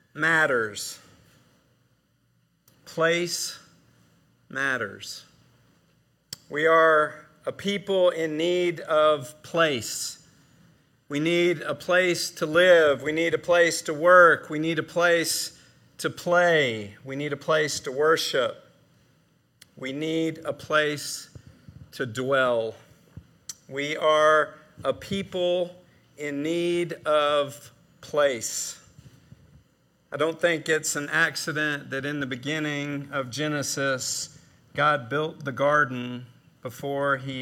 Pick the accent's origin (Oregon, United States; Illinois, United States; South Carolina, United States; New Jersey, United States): South Carolina, United States; Sumter; I grew up in Sumter and I started going to Camp St. Christopher when I was 10 years old.